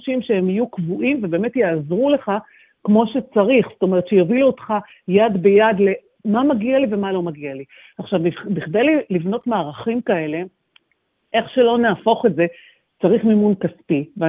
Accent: Ra'anana, Central District, Israel; אנחנו מרעננה ובעלי מגני תקווה, אז ככה הם במקומות יותר בטוחים.

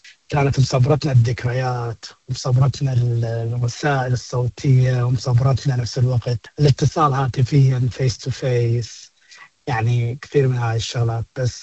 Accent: Iraq; احنا كعراقيين وكعرب تحديدا

